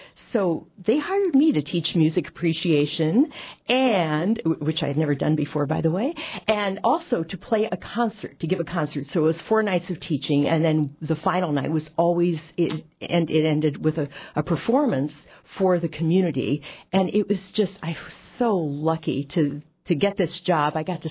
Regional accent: Chicago, Illinois, United States; Actually, I grew up in Chicago.

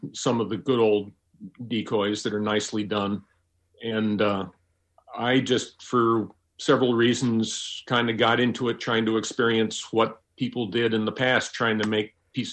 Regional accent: East Coast, United States; I grew up in the East Coast.

